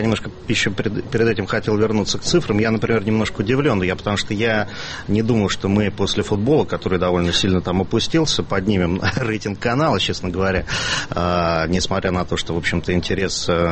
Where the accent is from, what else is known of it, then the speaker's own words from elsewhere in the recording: Moscow, Russia; даже я, москвич